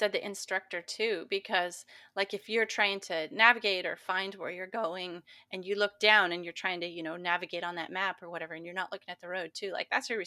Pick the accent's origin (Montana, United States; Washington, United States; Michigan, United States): Montana, United States; And I always tell my kids the story of growing up in Montana.